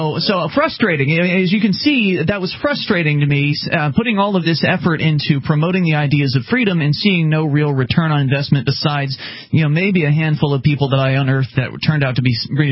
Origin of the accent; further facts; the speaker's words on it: Sarasota, Florida, United States; I was born and raised down in Sarasota.